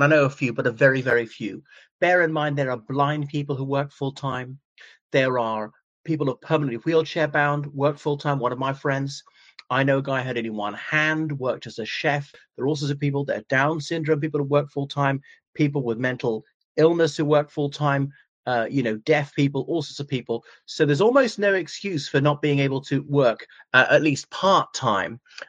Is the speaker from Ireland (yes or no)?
yes; Ireland; from Ireland.